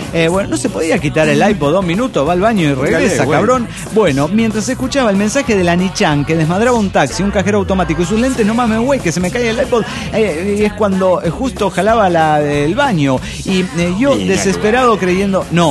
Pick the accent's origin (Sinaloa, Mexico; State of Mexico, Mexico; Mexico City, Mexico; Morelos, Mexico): Mexico City, Mexico; del DF mexicano.